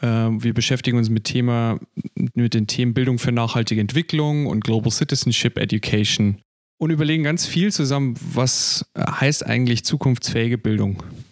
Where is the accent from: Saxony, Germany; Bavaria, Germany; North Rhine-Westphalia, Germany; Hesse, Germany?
Bavaria, Germany; accent: Lower Bavarian; now in Berlin, Germany; ich habe auch einen ganz starken Akzent. Und auch mein Deutsch hadert manchmal als Niederbayer, der sich nach Berlin verschlagen hat. Das heißt, das rollende R oder das tiefe A oder so. Er ist auch Teil meiner Herkunft aus dem Süden Deutschlands.